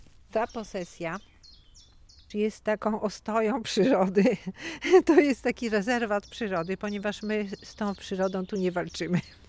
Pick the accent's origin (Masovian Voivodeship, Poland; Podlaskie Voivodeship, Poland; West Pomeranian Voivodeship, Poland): Podlaskie Voivodeship, Poland; Tykocin; sama się urodziłam w takim domu i w nim mieszkałam i mieszkam do dnia dzisiejszego